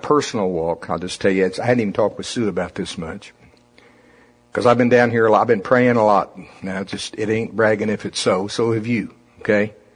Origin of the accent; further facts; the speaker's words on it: the South, United States; See if it don't sound. I'm from the South, okay?